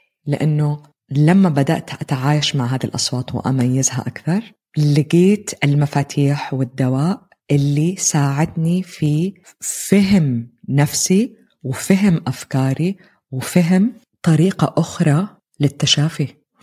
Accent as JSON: {"language": "Arabic", "town": "Jeddah", "region": "Makkah Province", "country": "Saudi Arabia", "moved": "as an adult", "said": "استوديو اليوغا والتأمل الخاص فيا اللي كان في مدينتي الحبيبة جدة. أسست منصة مانا باي أس مع زوجي هيثم، نقلت بلد مرتين"}